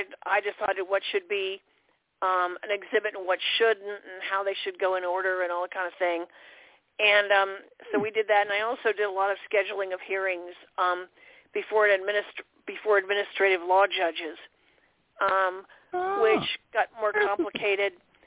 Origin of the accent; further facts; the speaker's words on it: Baltimore, Maryland, United States; born there; I was born here in Baltimore. I spent my first few months at Union Memorial Hospital.